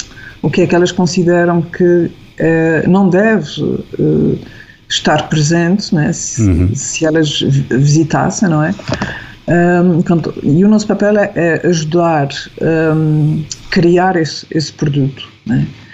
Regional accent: Azores, Portugal; eu sou suspeita, sou açoriana

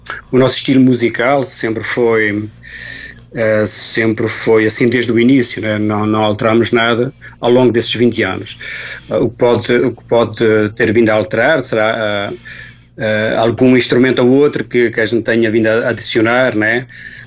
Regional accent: Santo Espírito, Azores, Portugal; Nós somos da Freguesia Santo Espírito e temos lá um local em Santo Espírito

